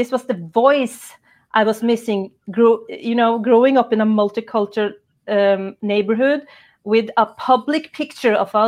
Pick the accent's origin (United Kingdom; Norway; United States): Norway; I grew up in Norway. I'm totally like every other Norwegian girl